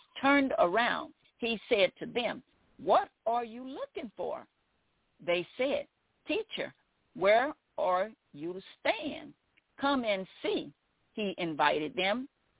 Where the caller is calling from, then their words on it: Baton Rouge, Louisiana, United States; I'm calling from Baton Rouge, Louisiana.